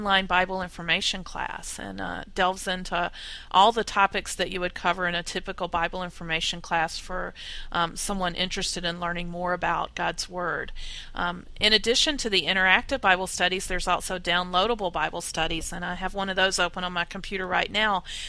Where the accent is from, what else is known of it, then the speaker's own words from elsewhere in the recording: the South, United States; accent: Southern; I couldn't even stump it with my Southern accent.